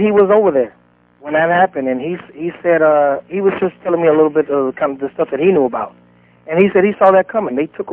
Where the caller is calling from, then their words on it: Compton, California, United States; Compton, Dr. Sands.